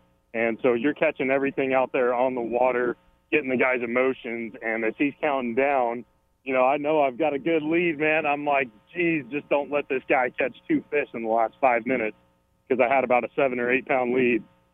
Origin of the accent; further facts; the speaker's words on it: California, United States; moved away as an adult; I'm 34 years old. I grew up in Northern California. I packed my stuff up when I was 23, moved to Alabama to chase a dream to become a professional fisherman.